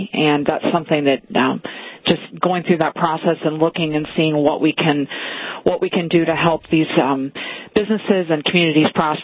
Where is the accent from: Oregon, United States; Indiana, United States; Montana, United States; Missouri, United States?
Indiana, United States; serving as the director of agriculture for my home state, Indiana